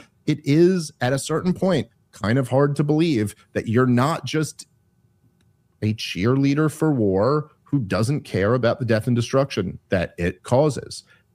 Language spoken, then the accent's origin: English; England, United Kingdom; now in United States; Being like a British gay dude who advocates for us to fight wars.